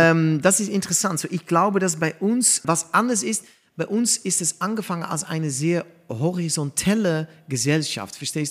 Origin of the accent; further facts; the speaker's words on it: Amersfoort, Utrecht, Netherlands; born there; German is a second language; also born or lived in Amsterdam; now in Arnhem, Netherlands; Ja, ich wurde geboren in Amersfoort, in Mitte von Holland. Und danach bin ich nach Amsterdam umgezogen und jetzt wohne ich in Arnhem, so wirklich an der Grenze.